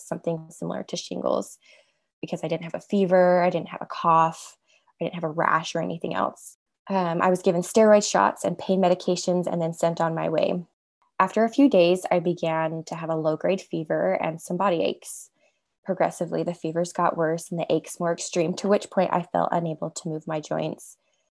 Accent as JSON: {"language": "English", "region": "Utah", "country": "United States", "said": "and I'm from Utah."}